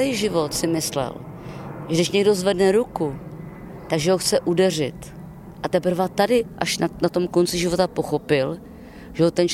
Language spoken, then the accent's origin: Czech; Plzeň Region, Czechia; u nás na Plzeňsku se tomu říká máselníci, méselníci, nebo pepici, žluťáci